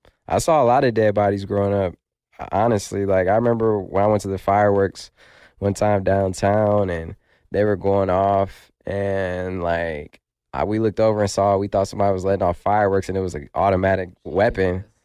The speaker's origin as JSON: {"language": "English", "town": "Detroit", "region": "Michigan", "country": "United States", "tie": "born or raised there", "said": "Like, I grew up in Detroit, so, like, you know, I would come back. I would come back a lot and just ride through, you know, the neighborhood I grew up"}